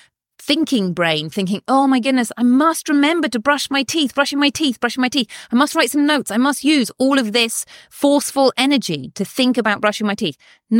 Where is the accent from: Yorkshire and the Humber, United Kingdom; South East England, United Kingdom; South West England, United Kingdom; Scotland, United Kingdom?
South West England, United Kingdom; I grew up in cider country. I grew up in Devon, in cider country